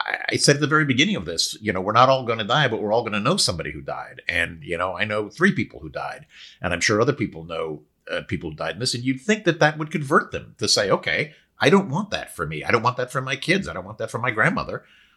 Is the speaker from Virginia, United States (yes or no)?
no; San Francisco, California, United States; if you read the histories of 1918 and the Anti-Mask League of San Francisco and stuff in my hometown